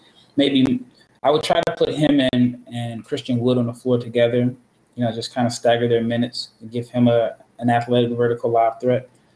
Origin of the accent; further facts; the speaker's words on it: Omaha, Nebraska, United States; Omaha, my hometown.